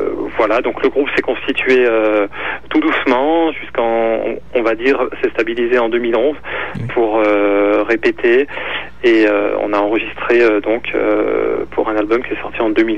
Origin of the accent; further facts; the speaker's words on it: Lyon, Auvergne-Rhône-Alpes, France; Alors oui, on est originaire de Lyon, enfin, en tout cas on s'est rencontrés à Lyon